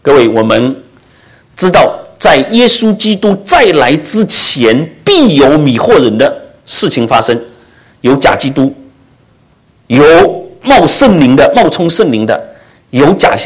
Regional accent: China; 我们也知道我们中国人来的

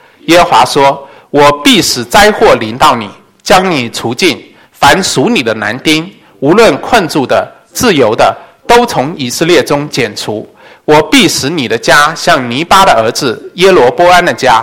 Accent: China; 我们中国人也有许多的历史书

